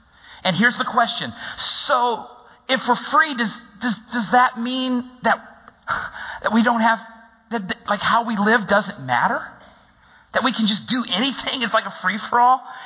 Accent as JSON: {"language": "English", "region": "the South", "country": "United States", "said": "Okay, I'm from the South. We call these eyes."}